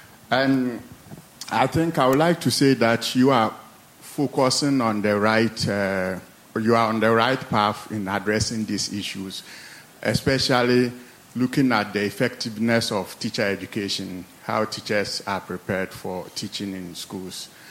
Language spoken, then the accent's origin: English; Ghana; Please, I come from Ghana